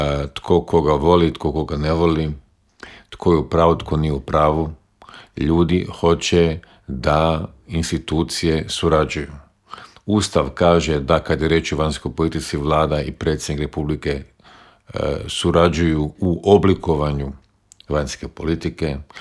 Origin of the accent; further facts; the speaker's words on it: Croatia; koliko puta ste čuli i kod nas u Hrvatskoj